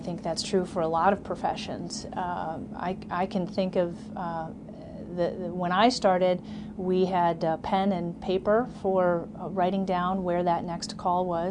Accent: Illinois, United States; I took a couple of years just to work and live back in my home state in Illinois until I figured out what was next.

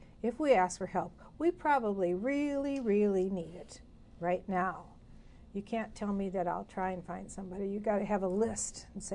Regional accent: Belleville, Wisconsin, United States; I grew up in Belleville, which is like 18 miles south of Madison.

